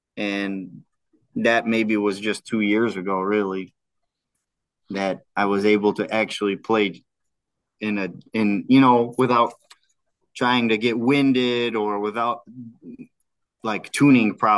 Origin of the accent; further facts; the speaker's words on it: United States; born there; Yeah, I was born in America.